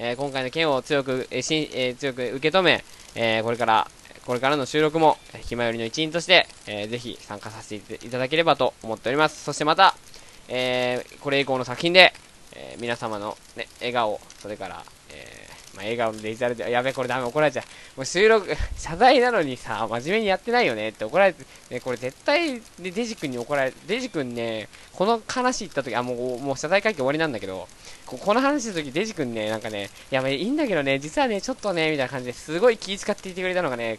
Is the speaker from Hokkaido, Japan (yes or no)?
yes; Hokkaido, Japan; 僕の出身地でもある北の大地でちょっと大きな災害がありまして。